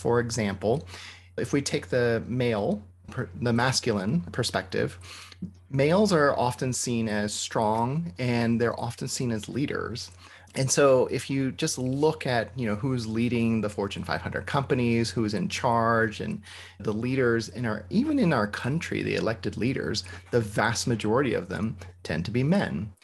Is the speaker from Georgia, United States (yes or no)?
yes; Georgia, United States; I said, the US. It's like, no, no, no, where are you from? I said, Georgia.